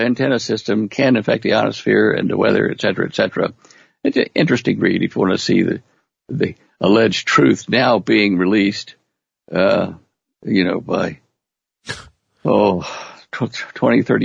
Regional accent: Texas, United States; Look, being a Texan, you know, whenever it snowed, it was like once every few years or a light snow or maybe ice storm.

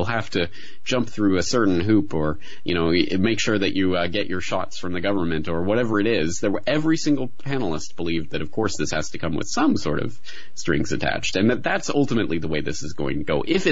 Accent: Canada; I'm Canadian. I'm kind of socialist by default or socialist by birth.

